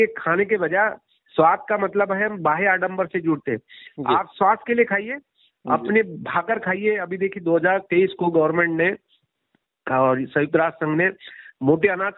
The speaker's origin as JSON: {"language": "Hindi", "region": "Madhya Pradesh", "country": "India", "said": "मैं संसद तहसील का रहने वाला हूँ, छिंदवाड़ा जिले का"}